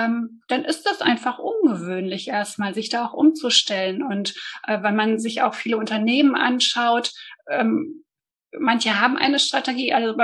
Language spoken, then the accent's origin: German; Bonn, North Rhine-Westphalia, Germany; Also ich komme aus Bonn. Ich wohne in dem kleinen, beschaulichen Bonn. Nicht zu groß, nicht zu klein. Fühle mich hier auch sehr wohl.